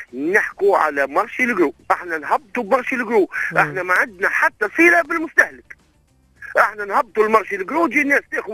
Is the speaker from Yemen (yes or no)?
no; Tunisia; رانا عندنا في تونس ما يكفي من انتاج كلك سوا في الغلال ولا في الخضر